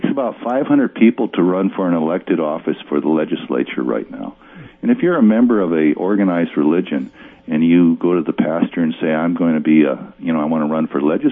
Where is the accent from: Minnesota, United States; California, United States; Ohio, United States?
Minnesota, United States; moved away; also born or lived in Dallas, Texas; when I moved here in 1978, I'm a Minnesota boy, and I moved here from Dallas, Texas, actually.